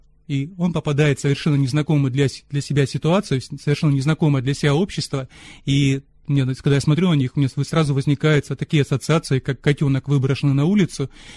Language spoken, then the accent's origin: Russian; Russia; потому что я русский, или потому что я приехал из СССР, да, из бывшего СССР.